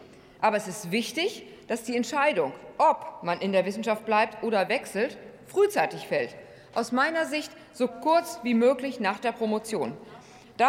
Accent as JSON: {"language": "German", "town": "Münster", "region": "North Rhine-Westphalia", "country": "Germany", "tie": "born or raised there", "said": "Ich möchte jetzt mit einem erfreulichen Beispiel aus meiner Heimatstadt Münster schließen."}